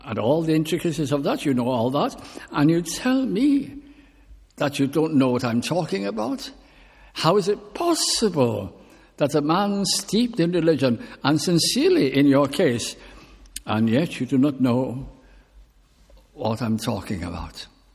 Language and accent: English; North West England, United Kingdom; when I was back in my hometown in Lancashire, and in the Welsh chapel there